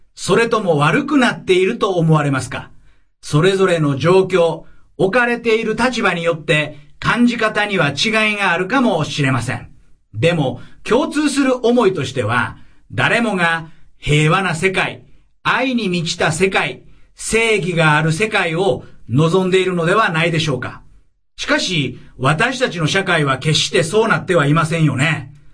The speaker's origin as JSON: {"language": "Japanese", "region": "Osaka", "country": "Japan", "moved": "yes", "lives_now": "Tokyo, Japan", "said": "私はこんなに綺麗な標準語を喋ってますが、実は大阪出身なんです。東京は世田谷に移住して17年。もうアナウンサーみたいに綺麗な標準語しか話せなくなってしまいました。"}